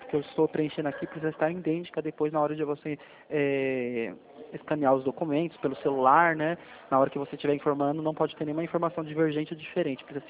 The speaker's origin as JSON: {"language": "Portuguese", "town": "São Roque", "region": "São Paulo", "country": "Brazil", "said": "Eu nasci bêbado, eu sou de São Roque."}